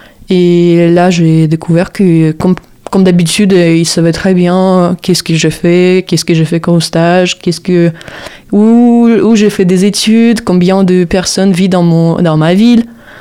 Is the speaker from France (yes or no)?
no; Ukraine; French is a second language; Mais quoi, mec, mais j'ai pas envie de dire oui, je viens d'Ukraine.